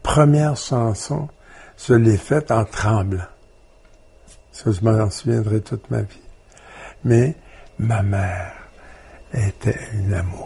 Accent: Montreal, Quebec, Canada; born there; je suis né à Montréal. J'ai pas aimé beaucoup Montréal, mais j'ai aimé parce que c'était mes parents puis ma famille.

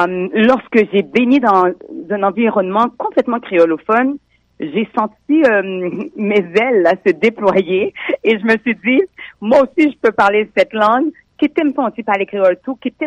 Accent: Quebec, Canada; born there; je suis née au Québec.

